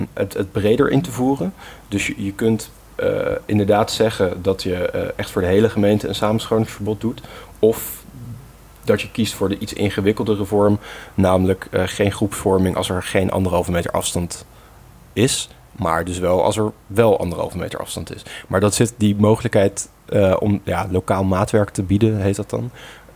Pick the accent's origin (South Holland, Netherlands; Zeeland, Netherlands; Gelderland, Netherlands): South Holland, Netherlands; Gorinchem; born there; Zuid-Holland-Zuid, waar mijn geboortestad Gorkum ondervalt.